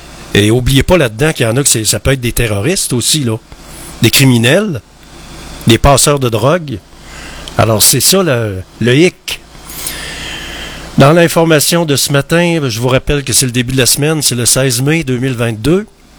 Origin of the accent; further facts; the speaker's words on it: Quebec, Canada; Faut continuer à demeurer maître chez nous au Québec.